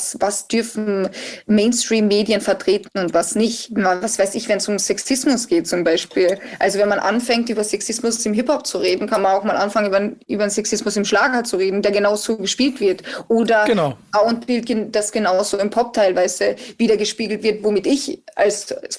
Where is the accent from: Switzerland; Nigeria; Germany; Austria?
Austria; Also ich bin ja Österreicherin